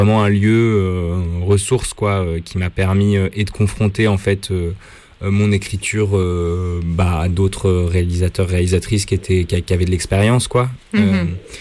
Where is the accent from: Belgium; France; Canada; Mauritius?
France; Grenoble, Auvergne-Rhône-Alpes; il se trouve que je suis grenoblois par ailleurs